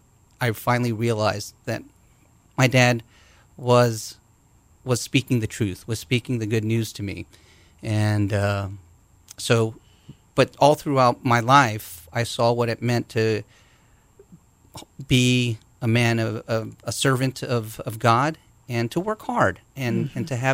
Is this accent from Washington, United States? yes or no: no; California, United States; born there; also born or lived in East Coast / Louisiana / New Orleans; I am also a Navy brat, and I lived all over the world. Born in California, lived on the East Coast, moved down to Louisiana, New Orleans, and then we moved overseas